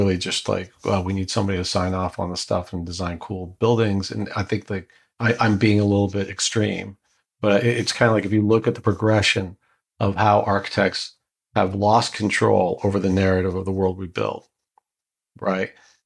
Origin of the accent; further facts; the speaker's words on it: Canada; now in Miami, United States; family who immigrated from Morocco to Canada, pregnant with me. But I was born in Canada and grew up in Canada. But most of my family lived somewhere between Spain, France, and Israel.